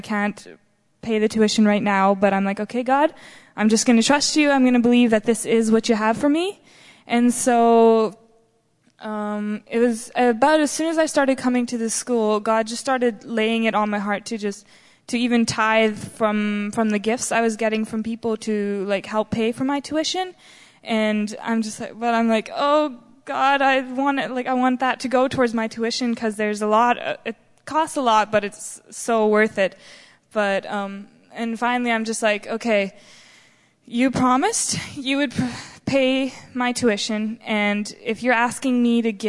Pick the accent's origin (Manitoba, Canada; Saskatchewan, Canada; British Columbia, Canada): Manitoba, Canada; I'm from Manitoba, Canada.